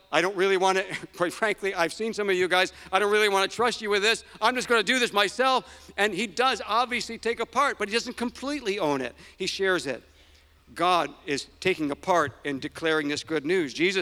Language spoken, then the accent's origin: English; United States; I'm from the United States.